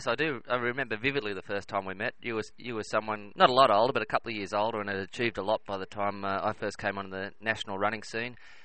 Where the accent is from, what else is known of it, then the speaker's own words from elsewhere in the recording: Armidale, New South Wales, Australia; moved away as an adult; also born or lived in Ballarat; Well, I grew up in Armidale and moved to Ballarat in the late 80s to do a human movement degree